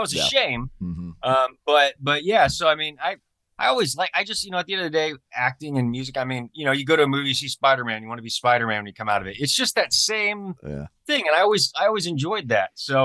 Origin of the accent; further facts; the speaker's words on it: Taylorville, Illinois, United States; born there; So I was adopted from Springfield or mm-hmm. Taylorville, Illinois. Taylorville, Spring. One of the two.